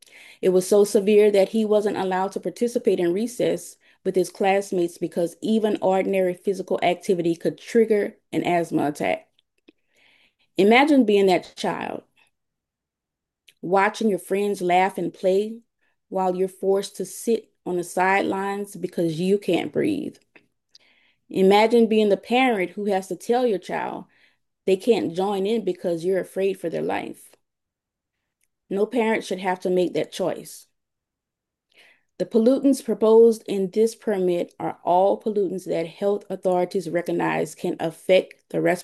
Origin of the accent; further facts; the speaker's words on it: Louisiana, United States; As a child growing up in Cancer Alley, I suffered from severe asthma that often made it difficult just to be a kid.